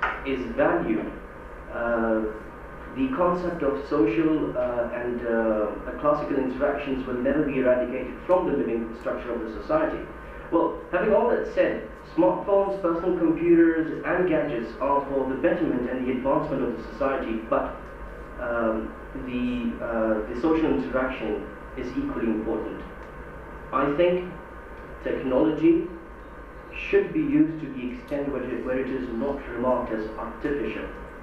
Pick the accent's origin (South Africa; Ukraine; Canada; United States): South Africa; I'm from South Africa.